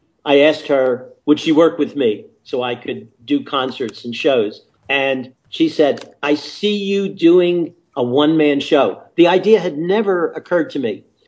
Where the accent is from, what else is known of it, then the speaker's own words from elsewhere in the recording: Philadelphia, Pennsylvania, United States; I was born and raised in Philadelphia, 1940s and 50s, middle class parents, no education.